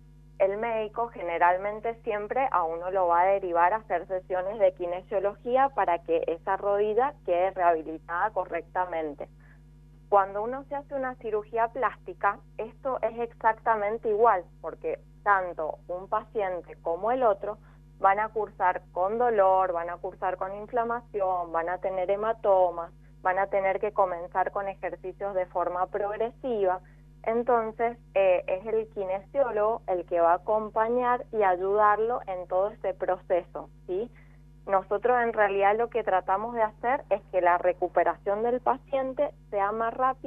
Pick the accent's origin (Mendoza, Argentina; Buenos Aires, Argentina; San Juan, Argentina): Mendoza, Argentina; Rivadavia; Sí, soy de Rivadavia.